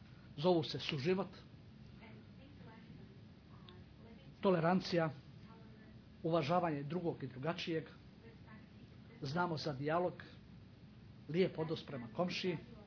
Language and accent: Bosnian; Sarajevo, Federation of Bosnia and Herzegovina, Bosnia & Herzegovina; želim reći da se ponosim što sam rođen u Bosni. Što cijeli život živim u Sarajevu